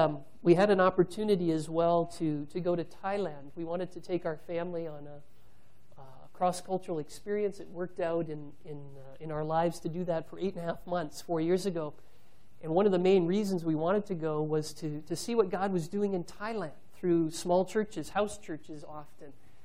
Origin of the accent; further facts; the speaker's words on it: Canada; being a Canadian, I have a narrow perspective on the church and what it looks like in the world.